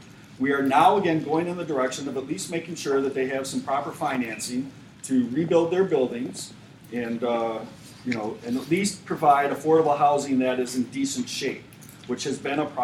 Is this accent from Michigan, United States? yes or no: yes; Ann Arbor, Michigan, United States; I grew up in Ann Arbor. My mom and I lived downtown in Ann Arbor next to Liberty Plaza when she was a single mother and I was about 4 years old.